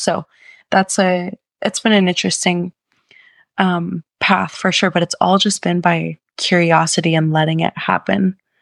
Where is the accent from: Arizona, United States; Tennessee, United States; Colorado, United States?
Colorado, United States; And growing up in Colorado, like our backyard was the mountains.